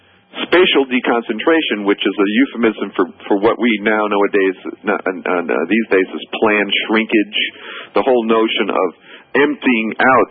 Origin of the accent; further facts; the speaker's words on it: New York City, New York, United States; You know, I grew up in the Jacob Reef housing projects here on Lower East Side.